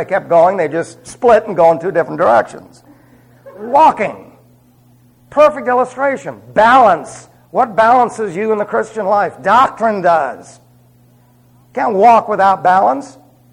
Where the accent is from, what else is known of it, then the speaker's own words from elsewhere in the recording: New York, United States; accent: New York; I still have my New York accent then.